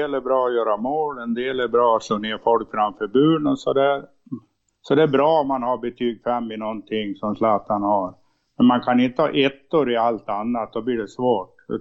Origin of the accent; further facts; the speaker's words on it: Surahammar, Västmanland County, Sweden; born there; Ja, jag är född i Surahammar. Vi har hatat Vik sedan man blev född.